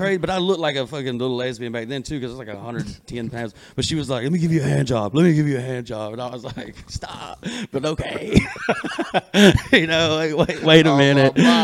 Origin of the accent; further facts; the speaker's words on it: Muscadine, Alabama, United States; Dude, I grew up in Muscadine, Alabama.